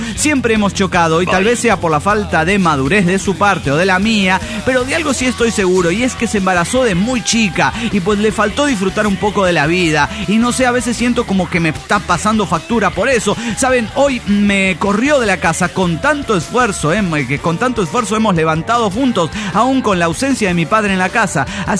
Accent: State of Mexico, Mexico; de Ledomex.

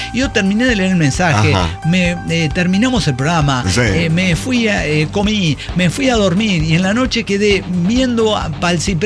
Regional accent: Chihuahua, Mexico; born there; now in Monterrey, Mexico; yo nací en Chihuahua. Soy chihuahuense.

